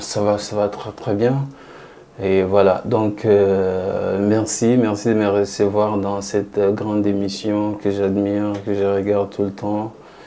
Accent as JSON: {"language": "French", "town": "Lodja", "region": "Sankuru", "country": "DR Congo", "tie": "born or raised there", "said": "je ne suis pas né dans la capitale. Et là où je suis né, à Lodja, dans une petite ville, c'était vraiment une ville musicale"}